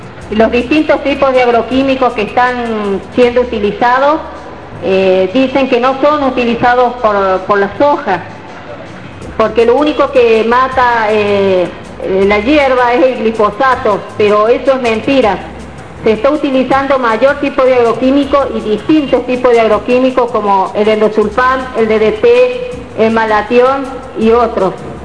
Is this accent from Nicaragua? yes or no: no; Córdoba, Argentina; soy de Córdoba, Argentina. Vengo de un barrio contaminado, un barrio que hace 3 semanas ha sido declarado inhabitable.